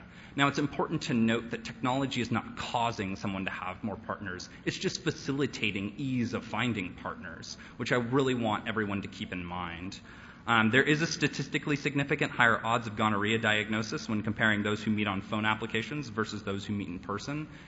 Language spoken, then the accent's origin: English; California, United States; But as a Californian, and I am a very stereotypical Californian, I like to think of my job actually as a surfer on a massive wave.